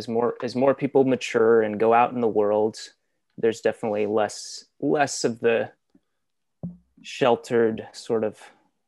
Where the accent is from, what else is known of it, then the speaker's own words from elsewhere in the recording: Santa Cruz, California, United States; So I grew up here in Santa Cruz. I am one of seven children.